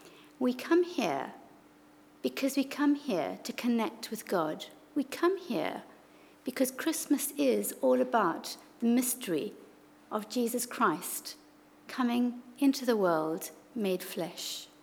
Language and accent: English; Zimbabwe; now in United Kingdom; because I come from Zimbabwe, where it would have been nice and bright and light quite long into the evening.